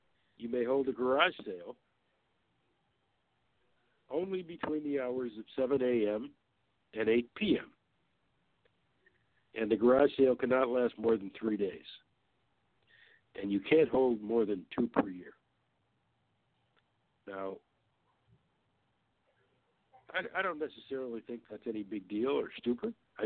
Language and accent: English; Michigan, United States; In Michigan, my home state, where almost everyone travels by car